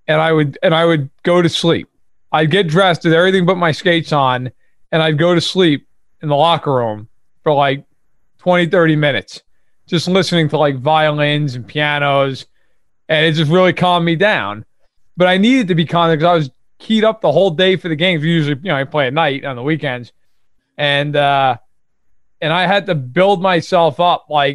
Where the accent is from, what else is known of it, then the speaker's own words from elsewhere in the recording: New York, United States; An hour and a half outside New York City.